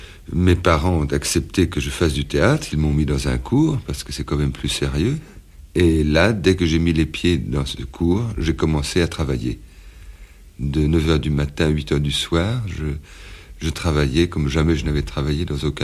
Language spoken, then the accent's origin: French; Paris, Île-de-France, France; born there; Je suis né à Paris, dans le 13e arrondissement, le 27 décembre 1925.